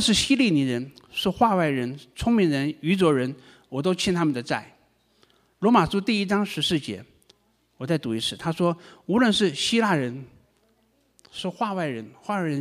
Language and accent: Chinese; Taiwan; 我们台湾人呢，是不是把你的门打开只邀请台湾人呢？